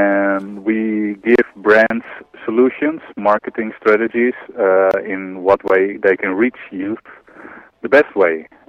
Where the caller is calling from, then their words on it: France; And I'm calling you from France.